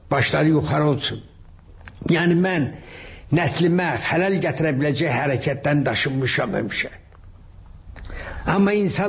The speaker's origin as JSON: {"language": "Azerbaijani", "region": "Shaki", "country": "Azerbaijan", "tie": "born or raised there"}